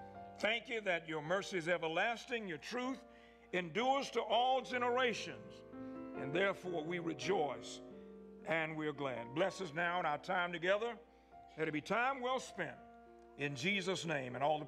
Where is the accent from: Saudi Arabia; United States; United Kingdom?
United States; Scottsburg, Virginia; I'm from Scottsburg, Virginia, so you got to understand that we got certain ways we say stuff.